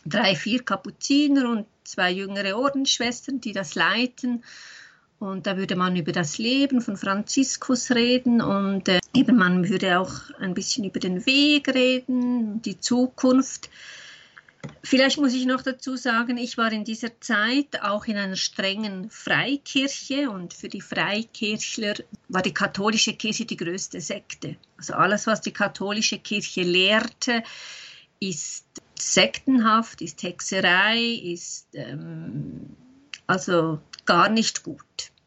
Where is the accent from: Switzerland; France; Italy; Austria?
Switzerland; Bern; ich bin im Emmental aufgewachsen und ich bin evangelisch aufgewachsen